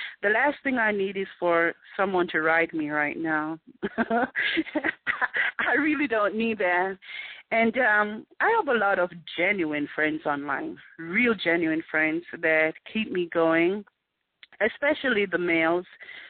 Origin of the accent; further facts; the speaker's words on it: New York, United States; I love to wear boots because I'm a New Yorker. I've lived in New Yorker. I'm New York for many years.